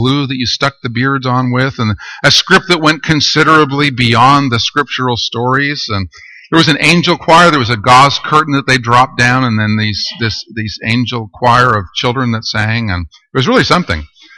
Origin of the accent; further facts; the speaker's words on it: Toronto, Ontario, Canada; We had a huge pageant at the church that I grew up in Toronto.